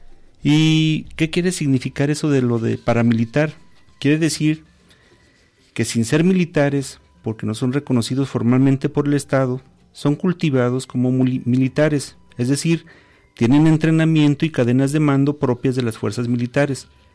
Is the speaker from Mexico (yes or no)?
yes; Mexico; nosotros también somos estadounidenses. Nuestro país se llama Estados Unidos Mexicanos, no te lo olvides.